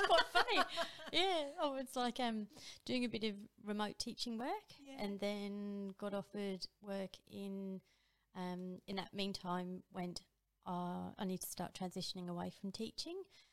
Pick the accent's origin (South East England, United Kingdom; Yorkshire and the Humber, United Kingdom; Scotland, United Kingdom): South East England, United Kingdom; Chalfont St Peter; born there; also born or lived in King's Lynn / Reading / Northampton; Oh, so originally I was born near London in a place called Chalfont St Peter, and then moved up to Norfolk in King's Lynn, and then Reading and Northampton, and then went back to King's Lynn